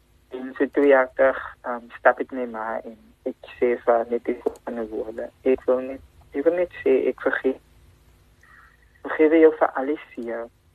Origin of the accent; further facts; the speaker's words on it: Worcester, Western Cape, South Africa; ek is alle pad van Worcester